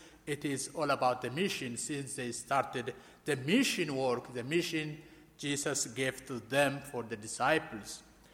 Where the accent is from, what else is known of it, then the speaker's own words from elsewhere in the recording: Ethiopia; As my brother Pastor Kui said, I am from Ethiopia.